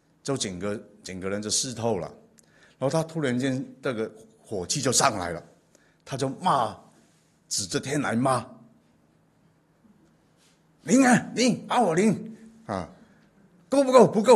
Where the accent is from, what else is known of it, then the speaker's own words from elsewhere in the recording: Guangdong, China; 我们广东人说哈，举头三尺有神明嘛